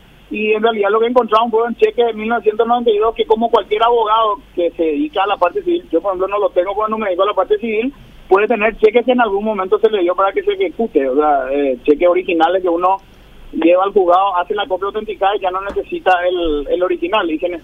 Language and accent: Spanish; Paraguay; y no en lo que nos interesa como paraguayos.